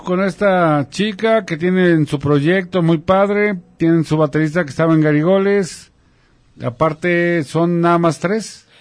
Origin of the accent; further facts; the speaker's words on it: Mexico; Somos mexicanos